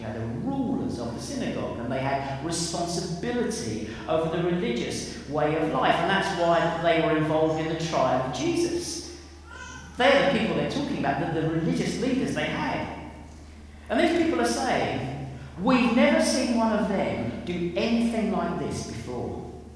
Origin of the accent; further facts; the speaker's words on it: East of England, United Kingdom; I come from Essex, in case you didn't know. Well, South and Seafront.